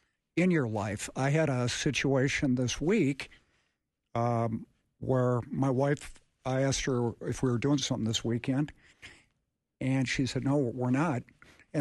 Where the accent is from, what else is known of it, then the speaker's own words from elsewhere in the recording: Edina, Minnesota, United States; I'm from Edina, we'll take it